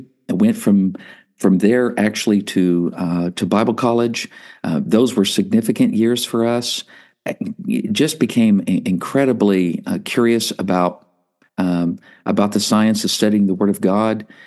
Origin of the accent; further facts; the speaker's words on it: Texas, United States; So, I was raised in Texas, came up in a local church that was very, very important to nurturing me in the faith